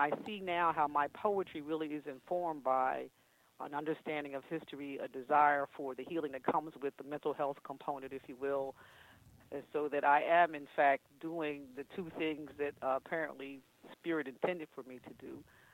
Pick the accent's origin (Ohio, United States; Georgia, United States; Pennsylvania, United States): Pennsylvania, United States; Coatesville; born there